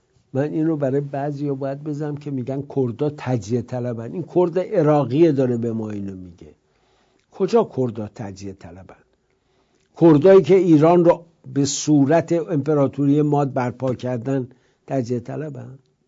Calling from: Erbil, Kurdistan Region, Iraq; من کرد هستم، از پایتخت اقلیم کردستان تماس میگیرم، یعنی از شهر اربیل.

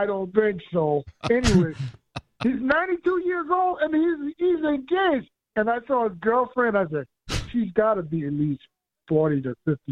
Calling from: Charleston, South Carolina, United States; Charleston, South Carolina.

